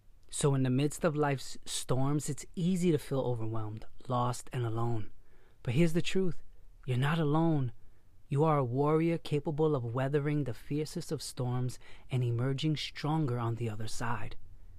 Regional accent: Brooklyn, New York, United States; Growing up in Brooklyn, I've seen the craziest things in that era.

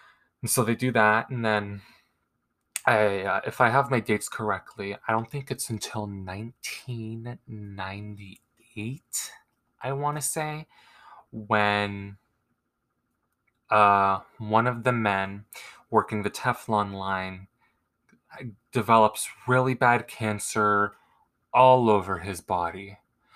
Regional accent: Erie, Pennsylvania, United States; And where I'm from Erie, Pennsylvania.

